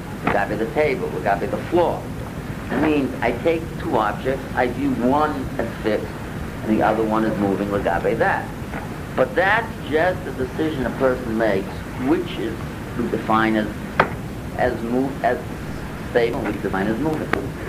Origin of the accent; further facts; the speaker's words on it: New England, United States; I grew up in New England, so stories about New England mill town